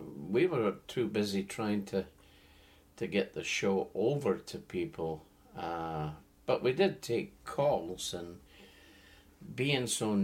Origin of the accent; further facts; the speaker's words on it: Scotland, United Kingdom; because I'm Scottish, I felt that it had a little bit of...